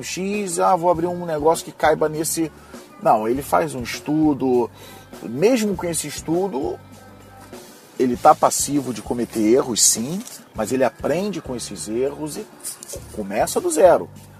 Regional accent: Itaguaí, Rio de Janeiro, Brazil; Eu sou de Itaguaí, Rio de Janeiro.

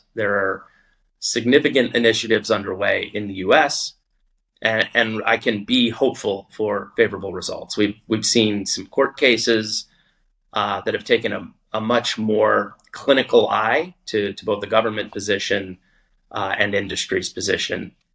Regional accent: United States; As as an American, I can say that we've seen fits and starts for fully integrated crypto banking

